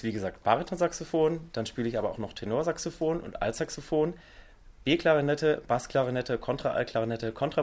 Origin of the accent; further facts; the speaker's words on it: Bavaria, Germany; Und bin geboren und aufgewachsen bei Nürnberg.